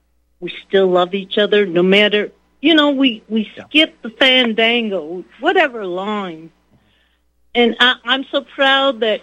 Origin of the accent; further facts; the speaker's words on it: Michigan, United States; I was from Michigan.